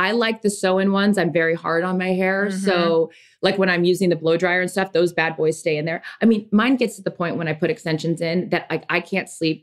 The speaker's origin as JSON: {"language": "English", "region": "Washington", "country": "United States", "tie": "born or raised there", "said": "which growing up on the West Coast, no, we had lakes. I mean, growing up in Washington, we lived on lakes."}